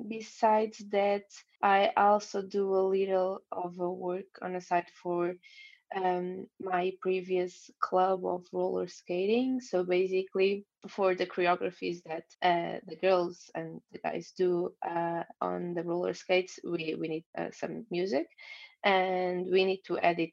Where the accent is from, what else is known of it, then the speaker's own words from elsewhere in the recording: Lisbon, Portugal; also born or lived in Belgium / Netherlands; now in Bulgaria; I'm from Lisbon. What else? I lived in Belgium and in the Netherlands before, and now I'm starting my digital nomad lifestyle. I'm right now in Bulgaria.